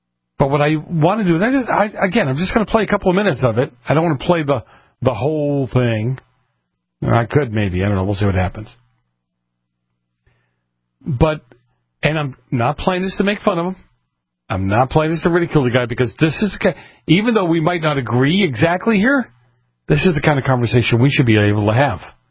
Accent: Boston, Massachusetts, United States; I can only discuss what I saw as a kid growing up. And you can look it up. Google it. The north end of Boston in the late 60s, early 70s. Right? So I can only talk about the Italians that grew up then, the kind of environment I grew up

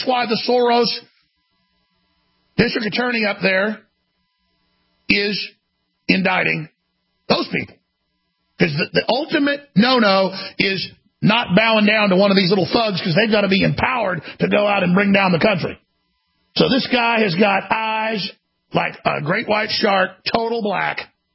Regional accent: Dallas, Texas, United States; But when I was growing up in Dallas, if you looked at somebody wrong, they'd pull their car up and get out and want to have a fight.

